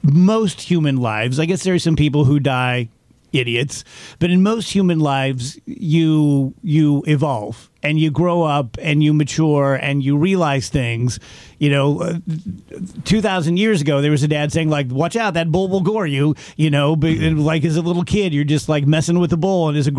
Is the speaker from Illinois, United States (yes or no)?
yes; South Roxana, Illinois, United States; growing up in South Roxana, Illinois, and going to Roxana Community School District Number 1, the most average, common upbringing anyone's ever had